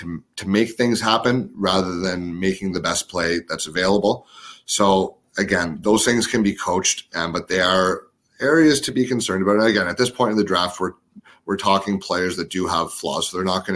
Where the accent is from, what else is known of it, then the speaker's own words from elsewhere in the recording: Ottawa, Ontario, Canada; This game's against my hometown team, the Ottawa 67s.